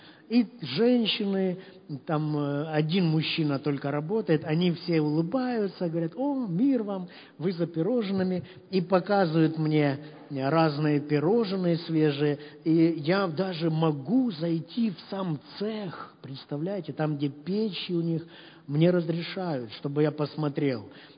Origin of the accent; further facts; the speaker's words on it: Kharkiv, Kharkiv Oblast, Ukraine; now in Poltava, Ukraine; я вырос на Салтовке